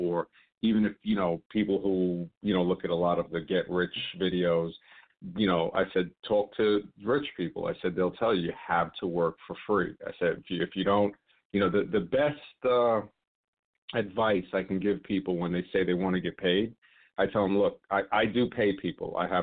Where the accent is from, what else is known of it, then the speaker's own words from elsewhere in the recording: New York, United States; I'm from New York.